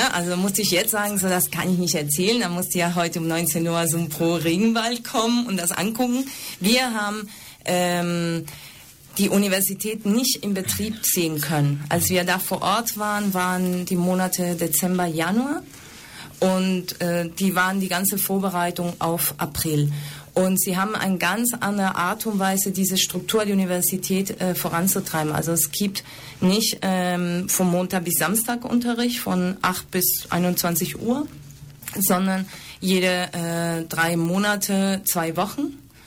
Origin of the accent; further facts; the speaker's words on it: Buenos Aires, Argentina; German is a second language; Ich komme selber aus Argentinien, ich bin aber für die Region eigentlich auch ausländisch, sage ich mal. Also ich komme aus Buenos Aires